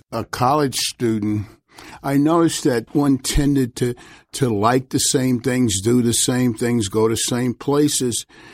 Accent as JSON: {"language": "English", "town": "Washington", "region": "District of Columbia", "country": "United States", "tie": "born or raised there"}